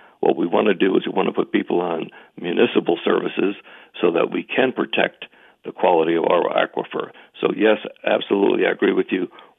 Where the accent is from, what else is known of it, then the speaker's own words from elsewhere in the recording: New York, United States; also born or lived in Bay Area; now in Douglas County, United States; I'm from New York originally, lived in the Bay Area for quite a while before moving to Douglas County.